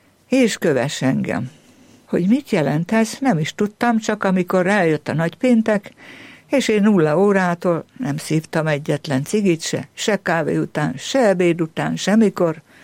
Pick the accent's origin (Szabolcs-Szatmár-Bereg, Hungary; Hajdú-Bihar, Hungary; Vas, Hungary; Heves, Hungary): Vas, Hungary; Ják; Gyerekkoromat ott töltöttem, Jákon, a gyönyörű Jáki templom közelében